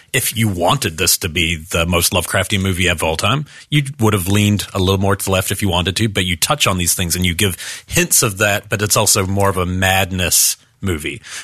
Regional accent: New Zealand; I'm from New Zealand

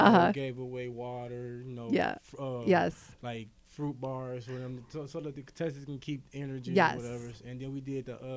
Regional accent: Muskegon Heights, Michigan, United States; I grew up here from Muskegon Heights, graduated from Muskegon Heights, 2008.

